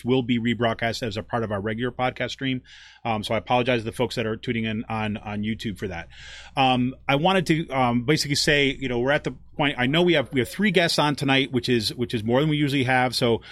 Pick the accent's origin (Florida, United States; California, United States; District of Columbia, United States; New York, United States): New York, United States; Utica; because I remember as a kid who my number one goal growing up in Utica, New York, was to get the hell out of there.